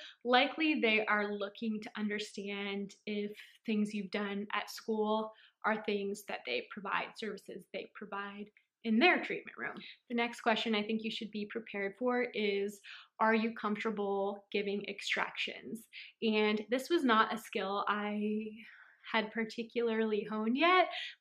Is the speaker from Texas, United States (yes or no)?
no; San Francisco, California, United States; I'm from San Francisco, California.